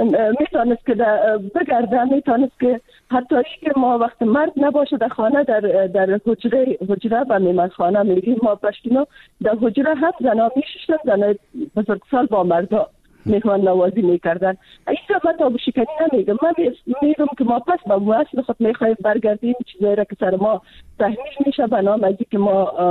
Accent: Afghanistan; من خودم از یک منطقه پشتونشین افغانستان هستم

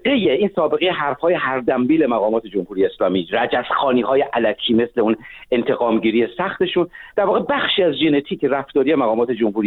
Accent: Iran; عرض کردم به عنوان یک ایرانی از منظر یک غربی

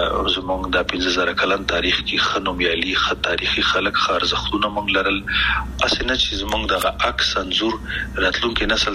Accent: Afghanistan; موږ کوم افغانان یو چې خپل خپې وهو کنه موږ کوم پښتانه او پتیالي او نومیالي یو چې موږ خپل خپې وهو

